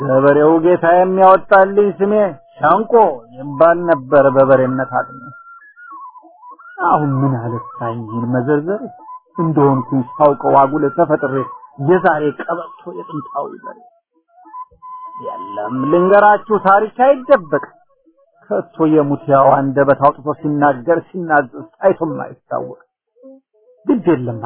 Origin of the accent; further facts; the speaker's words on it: Harar, Harari Region, Ethiopia; ከአፍሪካ መሬት በተለይ በመስራቅ ካለች ልዩ ብሔር ለምለም ኢትዮጵያ ከምትባል ሀገር ከተክላይ ግዛቷ በውቢቷ ሀረር ባንደኛው አውራጃ ባሏት ወረዳ ውስጥ በዛች ስፍራ ነበር ተወልጄ ያደኩ